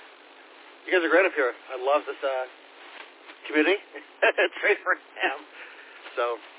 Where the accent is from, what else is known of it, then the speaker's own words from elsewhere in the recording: Las Vegas, Nevada, United States; Yeah, so I'm here from Las Vegas, Nevada.